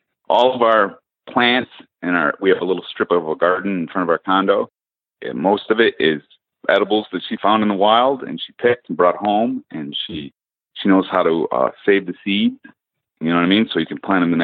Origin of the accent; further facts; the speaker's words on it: Westerville, Ohio, United States; We're from Columbus, Westerville, Ohio. And it's green, and there's tons of vegetation all over the place.